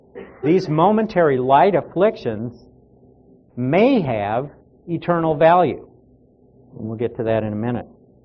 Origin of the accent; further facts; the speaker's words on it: Lincoln, Nebraska, United States; Most of you know I grew up in Lincoln, Nebraska.